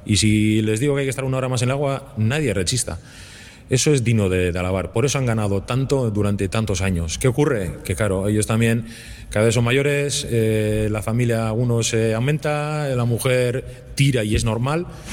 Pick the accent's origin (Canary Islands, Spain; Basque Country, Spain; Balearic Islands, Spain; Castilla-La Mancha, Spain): Basque Country, Spain; Bermeo; Y si será en Bermeo, para mí mejor. Porque estoy en mi pueblo, con mi gente